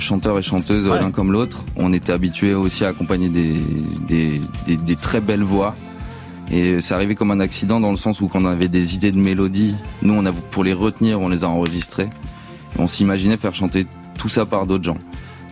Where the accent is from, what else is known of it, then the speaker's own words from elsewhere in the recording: France; on est français